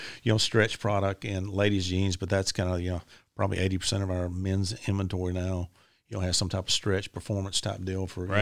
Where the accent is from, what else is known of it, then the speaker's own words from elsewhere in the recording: Tyler, Texas, United States; I'll be here a lot of, my hometown's only, Tyler's only 2 hours away.